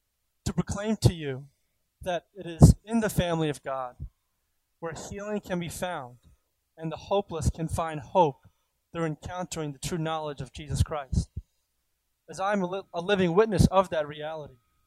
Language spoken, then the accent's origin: English; Philadelphia, Pennsylvania, United States; born there; I grew up in like an Indian Orthodox church, essentially. And I was born in Philadelphia, and my parents were new immigrants from India.